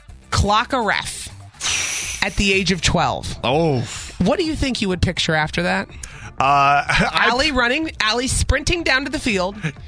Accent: Illinois, United States; And I grew up in Illinois, so shut the hell up.

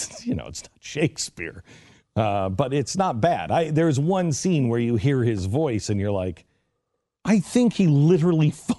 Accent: Mountain West, United States

